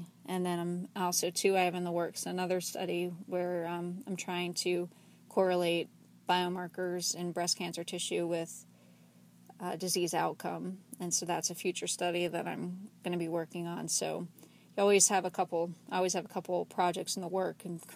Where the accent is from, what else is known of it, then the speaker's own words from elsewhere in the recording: Virginia, United States; I am 35 years old, and I grew up in Virginia in a suburb of D.C.